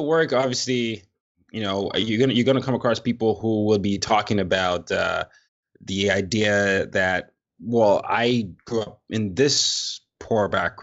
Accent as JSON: {"language": "English", "country": "Nigeria", "said": "being Black or being an African. I'm Nigerian, or being Nigerian"}